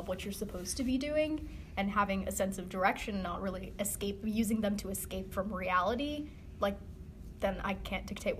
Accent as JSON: {"language": "English", "country": "United States", "tie": "born or raised there", "said": "I personally am an atheist. I've been mostly raised in the United States, so not very close to my hometown or home faith."}